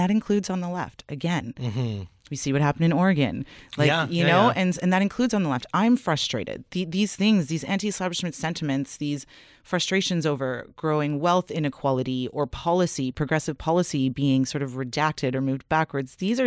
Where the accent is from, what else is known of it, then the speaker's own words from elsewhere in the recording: Canada; yes, of course, we're Canadian and we have it good